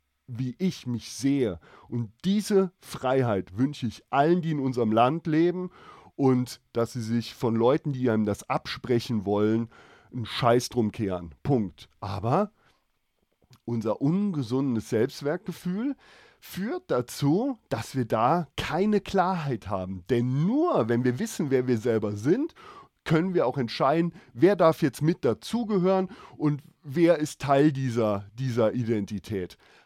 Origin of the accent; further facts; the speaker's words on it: Germany; Ich bin Deutscher, ich bin Misseler, da bin ich geboren, das ist meine Heimat und ich bin Wahlbayer. Ich lebe hier, weil ich mit der Kultur was anfangen kann, weil ich das liebe und weil ich hier sterben will.